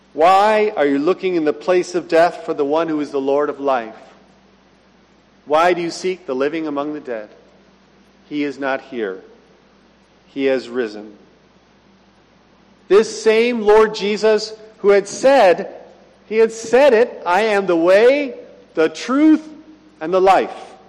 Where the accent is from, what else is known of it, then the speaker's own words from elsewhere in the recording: Rochester, New York, United States; who lived near where I grew up in Rochester, New York, Palmyra